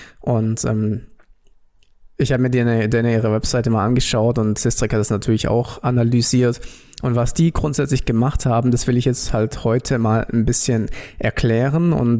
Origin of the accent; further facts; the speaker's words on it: Baden-Württemberg, Germany; Genau, und ich bin ja Schwabe